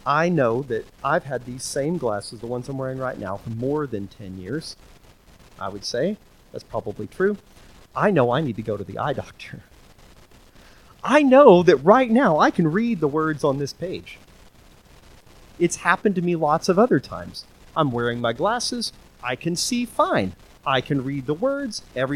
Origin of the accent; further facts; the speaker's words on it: Oklahoma, United States; Where I grew up in Oklahoma, fog was a pretty common thing. We lived in a very flat area where there was a lot of moisture